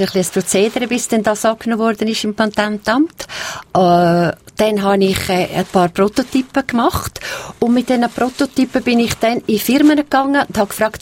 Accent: Uri, Switzerland; Aber ich bin aufgewachsen in den Bergen, also im Kanton Uri, am Arnisee oben.

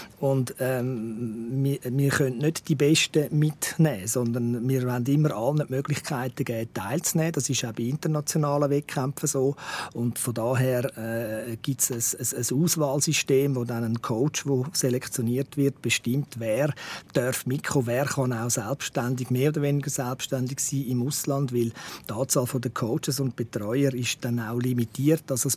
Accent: Switzerland

